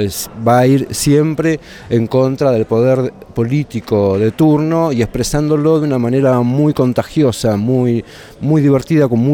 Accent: Buenos Aires, Argentina; Yo soy de Buenos Aires, a mí, y tengo 47 años.

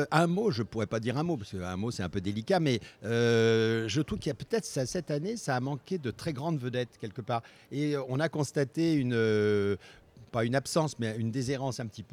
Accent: Paris, Île-de-France, France; mais moi, je viens de Paris, voilà, c'est tout à fait différent.

